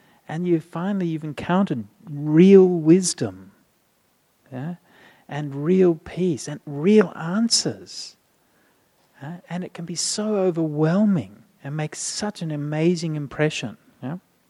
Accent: Perth, Western Australia, Australia; I grew up in Perth in the 1980s, right?

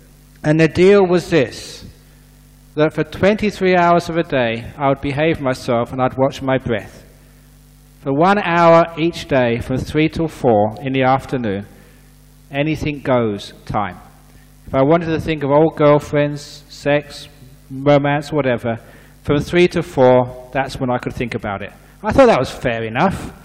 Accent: England, United Kingdom; So I got a full supply of tea every day, which was very nice, being an English monk. You know how we like our tea.

